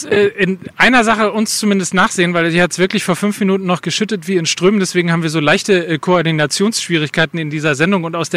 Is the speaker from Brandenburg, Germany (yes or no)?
yes; Potsdam, Brandenburg, Germany; Mein Heimatverein als Potsdamer ist natürlich Babelsberg 09.